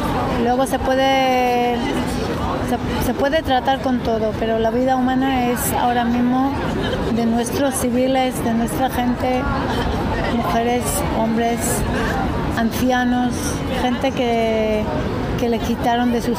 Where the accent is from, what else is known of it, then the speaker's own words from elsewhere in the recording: Jerusalem, Jerusalem District, Israel; Spanish is a second language; moved away; also born or lived in Madrid / Seville; Yo soy de Israel, de Jerusalén.